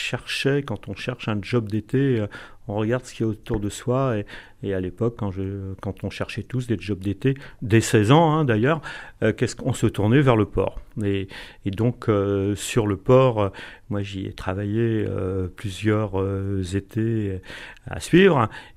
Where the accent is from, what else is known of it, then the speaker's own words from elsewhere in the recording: Concarneau, Brittany, France; born there; Je suis né à Concarneau et quand on est à Concarneau, on est baigné par les ambiances portuaires, le monde maritime.